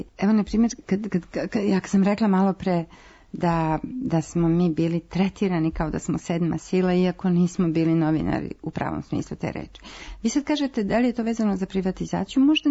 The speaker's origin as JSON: {"language": "Serbian", "town": "Sarajevo", "region": "Federation of Bosnia and Herzegovina", "country": "Bosnia & Herzegovina", "said": "Ja sam iz Sarajeva"}